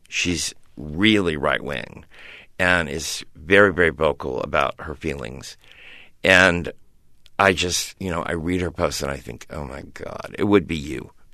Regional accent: Paris, Missouri, United States; when I grew up in Paris, Missouri, it was a town where it was a town run by merchants. My parents were merchants.

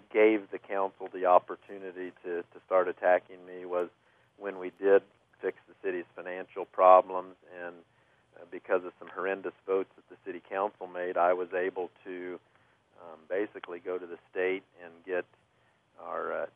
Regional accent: Kokomo, Indiana, United States; And what's important to me as somebody who was born and raised in Kokomo is that the long-term future of Kokomo be secured.

